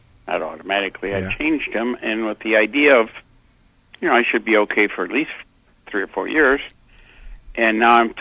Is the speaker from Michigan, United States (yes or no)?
yes; Detroit, Michigan, United States; I come from Detroit, so I know that there are a lot of things that go on.